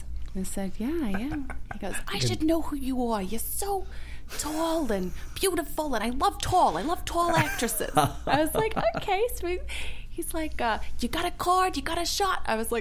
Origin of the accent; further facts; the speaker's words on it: England, United Kingdom; born there; So I was born in England. I was modeling when I was younger.